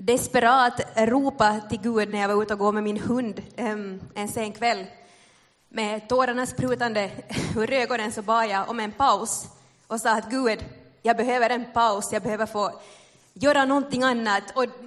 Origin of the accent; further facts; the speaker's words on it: Tenala, Uusimaa, Finland; now in Replot, Finland; jag är hemma från Tenala men har bott här i Österbotten sedan 09. Gifte mig med en österbottning, blev kvar här och bor på Replot tillsammans med min familj